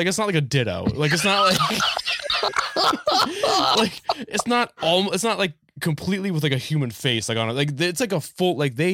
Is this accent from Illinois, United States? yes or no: no; New Hampshire, United States; now in Philadelphia, United States; So I'm from New Hampshire. So they're all around. You know what I mean? I mean, I live in Philly now